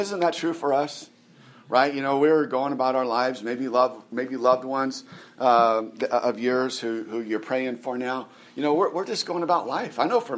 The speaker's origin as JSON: {"language": "English", "region": "California", "country": "United States", "said": "So the guy's from California, you know, I'm from California originally, and we start talking and I talk about where I'm from."}